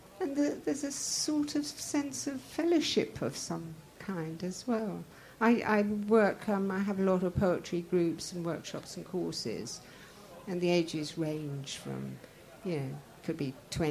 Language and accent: English; Iran; I'm exotic and I'm from Persia